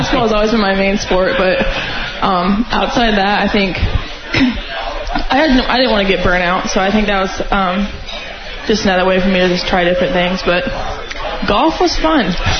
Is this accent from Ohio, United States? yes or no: no; Omaha, Nebraska, United States; I'm from Omaha, so it's like 2 hours away